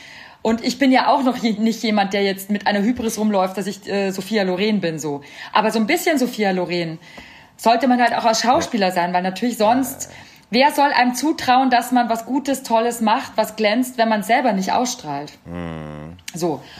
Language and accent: German; Bavaria, Germany; ich komme dazu noch aus der Oberpfalz